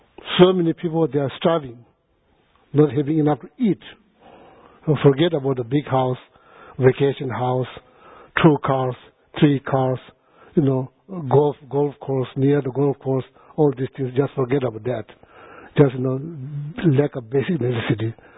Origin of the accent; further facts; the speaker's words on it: India; I was born in India, grew up in India, that part of the world.